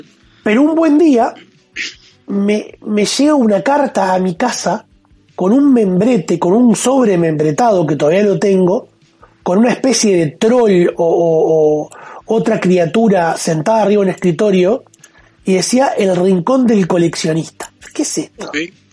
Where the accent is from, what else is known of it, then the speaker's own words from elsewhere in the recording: Uruguay; me entero de la existencia de una comiquería en mi país. ¿Cómo que hay una tienda de cómics en Uruguay?